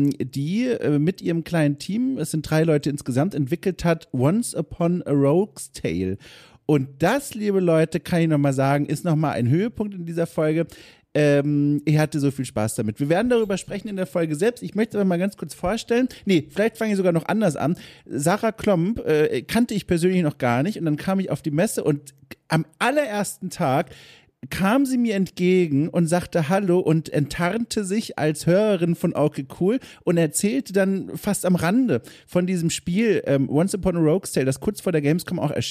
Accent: Southern Germany, Germany; die man in meiner Heimat Süddeutschland häufiger gesagt hat.

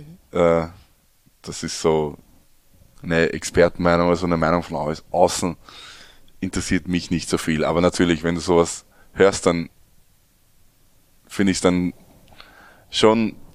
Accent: Eckenburg, Germany; wir waren eigentlich jedes Wochenende immer in der Halle, egal wer gespielt hat bei uns in Eckenburg zu Hause, waren wir eigentlich immer

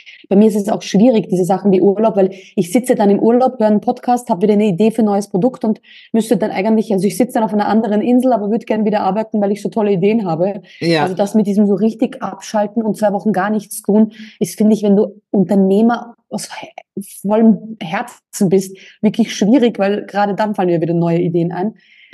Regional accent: Austria; accent: Austrian; mit meinem österreichischen Akzent

